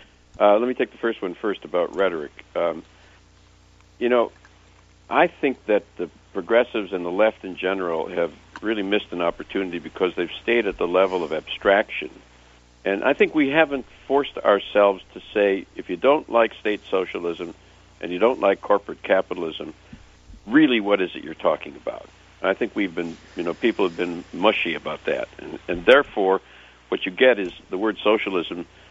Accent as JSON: {"language": "English", "town": "Racine", "region": "Wisconsin", "country": "United States", "tie": "born or raised there", "said": "I come from Racine, and I have some old friends back in Racine, very conservative, kids I went from kindergarten to high school"}